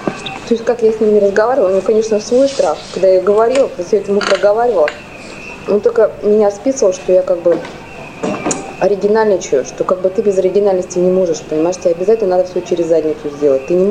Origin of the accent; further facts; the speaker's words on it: Yekaterinburg, Sverdlovsk Oblast, Russia; Я говорю, я из Свердловска.